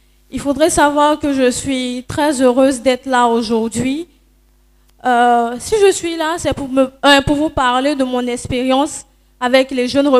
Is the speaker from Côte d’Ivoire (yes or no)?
yes; San-Pédro, Côte d’Ivoire; vu que je viens de San Pedro